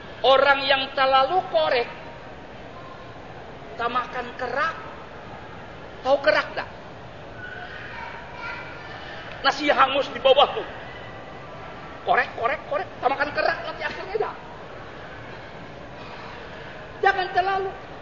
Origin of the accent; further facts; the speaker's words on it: Java, Indonesia; now in Mecca, Saudi Arabia; Di sini, di Mekah ini masyhur. Kita-kita Jawa, umumnya Indonesia, Malaysia, Patani.